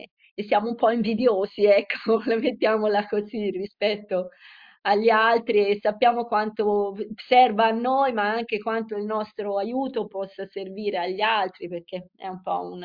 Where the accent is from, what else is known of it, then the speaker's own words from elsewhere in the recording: Montecatini, Tuscany, Italy; Io sono di Montecatini, quindi sono la Toscana.